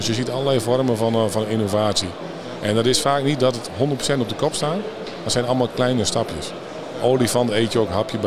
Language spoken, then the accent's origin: Dutch; Netherlands; Wij zijn Nederlanders.